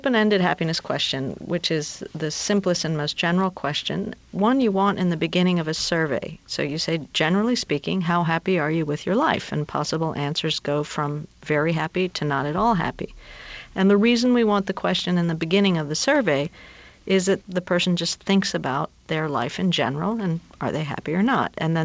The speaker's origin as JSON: {"language": "English", "country": "Peru", "said": "and I'm from Peru"}